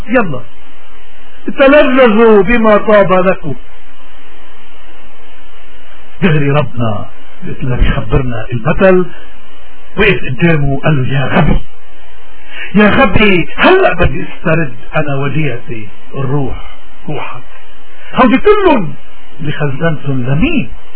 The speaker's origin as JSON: {"language": "Arabic", "country": "Lebanon", "said": "خلونا نحن خصوصا كلبنانيين، بلدنا عم بمر بظروف قاسية"}